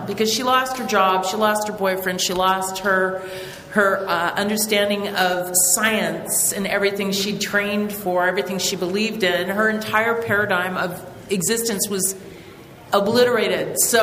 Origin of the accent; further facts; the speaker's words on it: Ireland; I'm Irish. I can't help it.